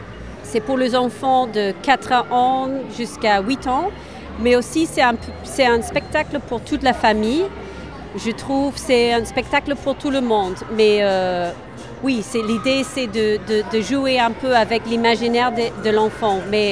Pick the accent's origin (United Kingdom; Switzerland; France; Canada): United Kingdom; Scotland; French is a second language; now in Berlin, Germany; Oui, je suis écossaise, mais je viens de Berlin